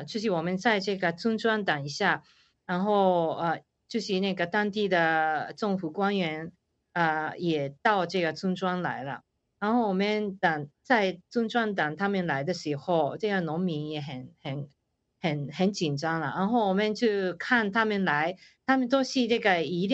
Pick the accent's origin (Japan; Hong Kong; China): Japan; Chinese is a second language; 然后我说我是日本人，但是他们不相信。